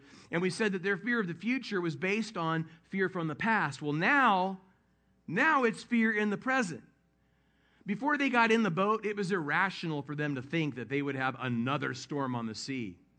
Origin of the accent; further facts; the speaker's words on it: California, United States; also born or lived in Albuquerque / Dallas; Although I'm from Southern California, my family moved. We moved to Albuquerque, and a few years later, we moved to Dallas before I went back to California.